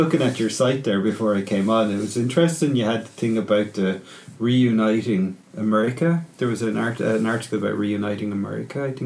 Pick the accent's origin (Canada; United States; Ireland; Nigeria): Ireland; Kilkenny, Leinster; Ross and I grew up here in Kilkenny.